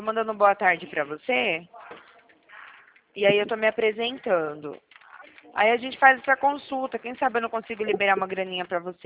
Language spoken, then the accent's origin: Portuguese; São Carlos, São Paulo, Brazil; É, eu sou aqui de São Carlos